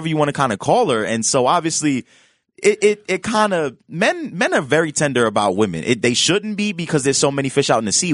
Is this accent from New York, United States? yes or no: yes; Harlem, New York, United States; I am from Harlem. Okay. I am from Harlem. That's never going to change. Harlem.